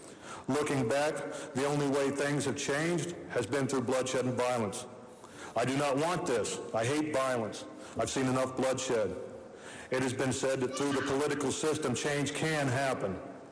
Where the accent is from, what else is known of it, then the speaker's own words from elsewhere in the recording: West Virginia, United States; I was born and raised in West Virginia. My family, as far back as I know, is from West Virginia.